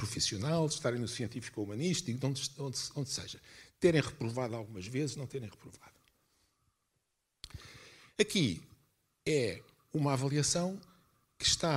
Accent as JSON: {"language": "Portuguese", "country": "Portugal", "said": "nós que somos portugueses"}